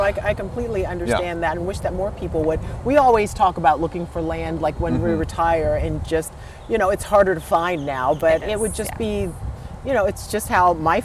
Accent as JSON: {"language": "English", "region": "South Carolina", "country": "United States", "tie": "born or raised there", "said": "Well, I'm from a family of 15, and we grew up in the country. I'm from South Carolina, right? So we grew our own food growing up, and it was just normal."}